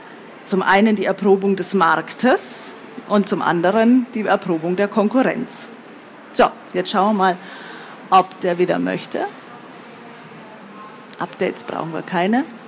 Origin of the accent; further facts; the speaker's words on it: Munich, Bavaria, Germany; Ich habe gesagt, ich komme aus München, aus Bayern